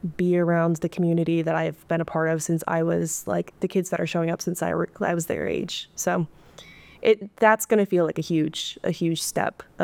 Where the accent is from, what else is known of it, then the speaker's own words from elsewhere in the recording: Voorheesville, New York, United States; So I'm from Voorheesville, very small town.